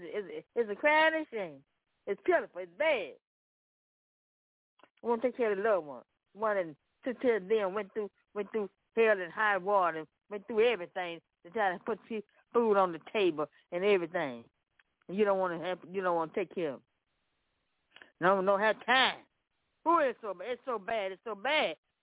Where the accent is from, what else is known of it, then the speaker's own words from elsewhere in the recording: Memphis, Tennessee, United States; Yes, I am. Yes, I am. I'm from Memphis, Tennessee.